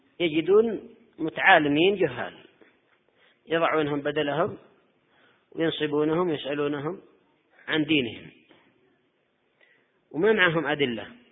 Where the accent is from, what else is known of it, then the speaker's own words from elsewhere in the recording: Yemen; لا سيما عندنا في اليمن وبالأخص في صعدة